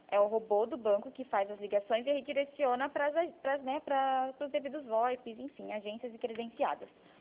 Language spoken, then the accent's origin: Portuguese; Curitiba, Paraná, Brazil; Eu sou aqui de Curitiba, eu falo da central de atendimento.